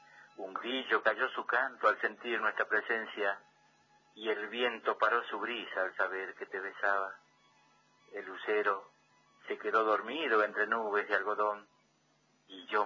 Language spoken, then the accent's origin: Spanish; El Carmen, Jujuy, Argentina; Soy de la ciudad del Carmen